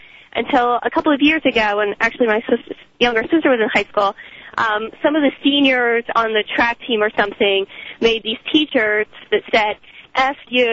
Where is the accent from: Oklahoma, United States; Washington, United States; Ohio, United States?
Ohio, United States; I grew up in Central Ohio